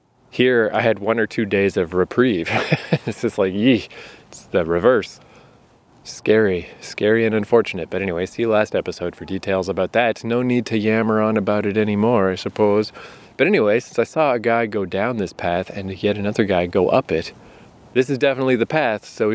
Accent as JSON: {"language": "English", "region": "New Brunswick", "country": "Canada", "said": "It reminds me of back home. I'm from New Brunswick, Canada."}